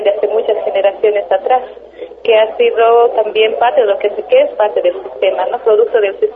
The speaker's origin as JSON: {"language": "Spanish", "region": "La Paz", "country": "Bolivia", "said": "vengo de Bolivia, de la ciudad de La Paz."}